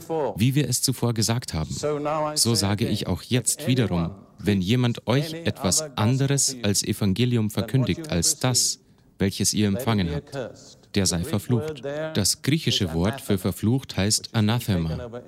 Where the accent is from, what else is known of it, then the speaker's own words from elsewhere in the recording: United Kingdom; Ich bin Brite durch und durch.